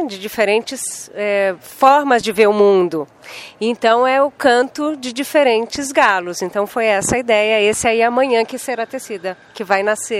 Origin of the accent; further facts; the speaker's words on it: São Paulo, Brazil; now in Brasília, Brazil; Eu sou de Brasília, na verdade eu sou de São Paulo também, mas eu moro há 7 anos em Brasília